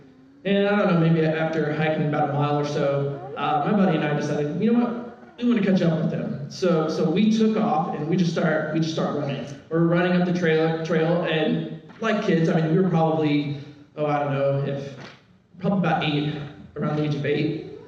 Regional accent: Illinois, United States; I come from Illinois where it's cold normally on Christmas, so that was different.

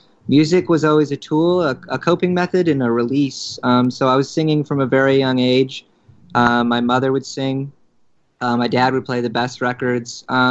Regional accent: Midwest, United States; growing up in the Midwest, it's either sports is your dream or like you're going to figure something else out.

